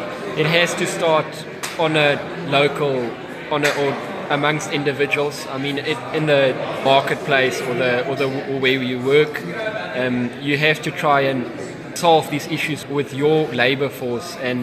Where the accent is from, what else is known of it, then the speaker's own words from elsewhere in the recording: Mpumalanga, South Africa; I'm from Mpumalanga area. We farm in the area of Commondale.